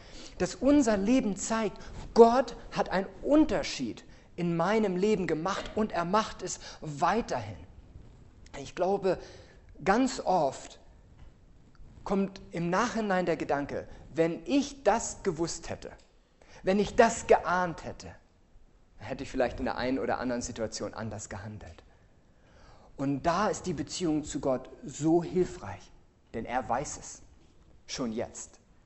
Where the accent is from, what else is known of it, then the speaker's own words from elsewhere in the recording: Northern Germany, Germany; Denn ich bin mir sicher, ihr seid nicht hier, um irgendwelche komischen Norddeutschen zu hören